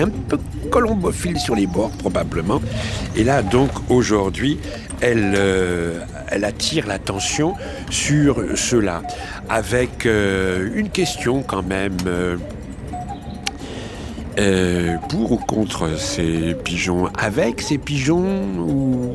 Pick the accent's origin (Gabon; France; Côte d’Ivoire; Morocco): France; Le Thor, Provence-Alpes-Côte d'Azur; born there